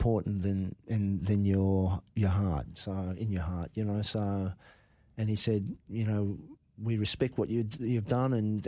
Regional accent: Australia; about how it affected him with the war and how the feelings were about being Australian

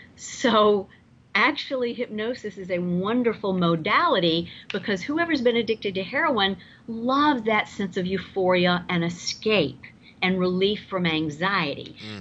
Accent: Atlanta, Georgia, United States; accent: southern; moved away as an adult; I'm originally from Atlanta, but I've been in California like 20 years now, but nobody told my mouth.

